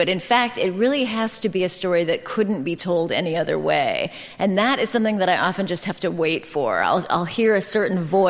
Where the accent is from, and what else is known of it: San Francisco, California, United States; born or raised there